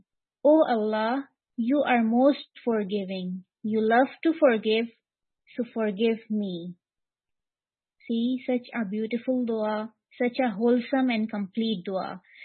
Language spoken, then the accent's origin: English; Atlanta, Georgia, United States; I'm also from Atlanta, Georgia.